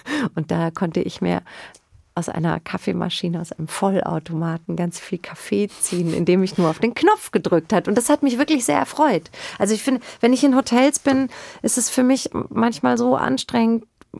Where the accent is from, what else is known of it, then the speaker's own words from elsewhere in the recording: Bavaria, Germany; Ich bin im Spessart aufgewachsen.